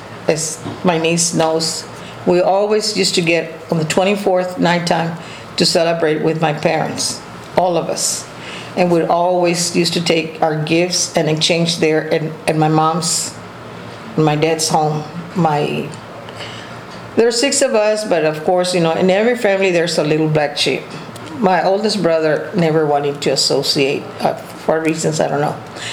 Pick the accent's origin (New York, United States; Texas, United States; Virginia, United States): Texas, United States; San Benito; born there; also born or lived in Corpus Christi; I know I was born in San Benito, and then we went to Stanford. But for some reason or another, we came back to San Benito, and then from there, my dad decided to come to Corpus in 1953.